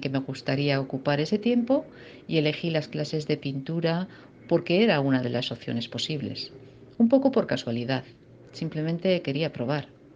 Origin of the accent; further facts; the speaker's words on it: Leioa, Basque Country, Spain; soy de Lejona, Vizcaya, y he trabajado como secretaria de dirección hasta hace año y medio en que me prejubilé.